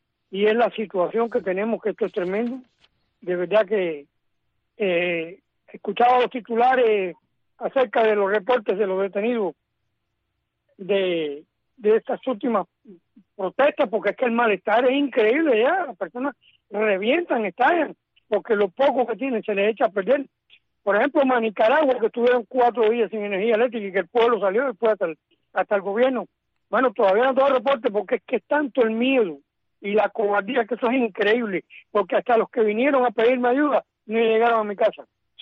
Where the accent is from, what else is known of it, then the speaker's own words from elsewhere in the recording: Cuba; desde que yo soy un niño estoy viendo apagones en Cuba, y yo nací con la revolución.